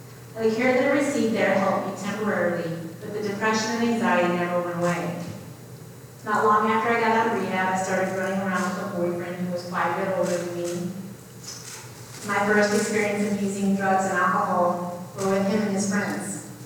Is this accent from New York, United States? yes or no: yes; Plattsburgh, New York, United States; born there; I was born on June 2nd, 1978, on Plattsburgh Air Force Base in Plattsburgh, New York